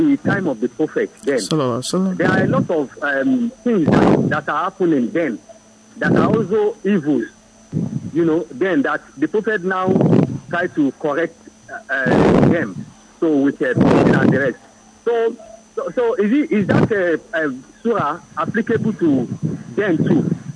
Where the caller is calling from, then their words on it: Lagos, Nigeria; I'm calling from Malakoko, Lagos.